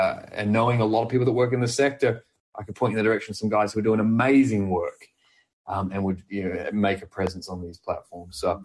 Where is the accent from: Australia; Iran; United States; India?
Australia; Sydney, New South Wales; They are my hometown team, so the team I know intimately, or at least the best.